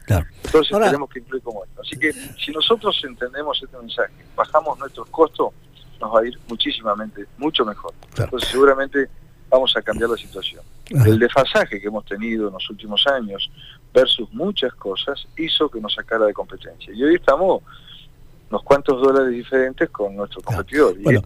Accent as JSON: {"language": "Spanish", "country": "Argentina", "said": "yo como argentino me voy a Chile"}